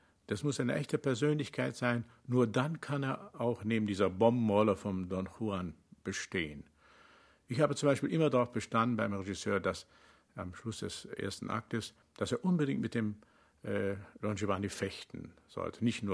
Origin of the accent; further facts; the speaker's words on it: Rhineland, Germany; sondern ich bin halt wie im Rheinland aufgewachsen, mit dieser Musik zuerst konfrontiert worden.